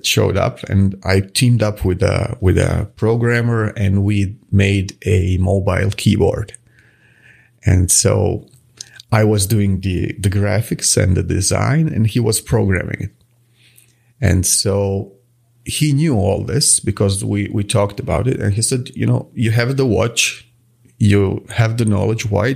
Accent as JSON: {"language": "English", "country": "Croatia", "said": "I come from Croatia, which went through an armed conflict, a war in the 90s, and I was just a kid at that time."}